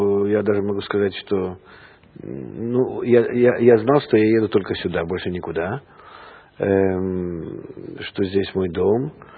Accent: Vitebsk, Vitebsk Region, Belarus; moved away as an adult; also born or lived in Leningrad / Vilnius; now in Israel; Я переехал из Ленинграда к себе в родной город Витебск. Пытался уехать из Ленинграда, затем пытался уехать из Витебска, не получилось, и потом я только переехал в Вильнюс.

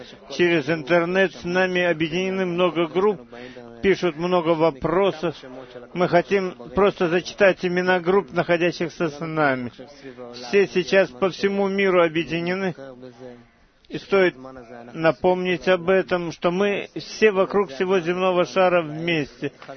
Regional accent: Michigan, United States; Я из Мичигана.

